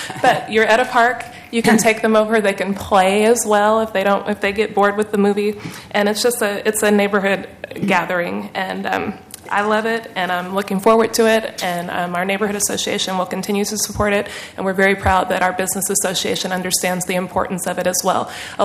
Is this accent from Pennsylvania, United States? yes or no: no; Portland, Oregon, United States; I grew up in North Portland, Boise neighborhood, all of my life, and became involved with our neighborhood association when I moved back from undergrad from California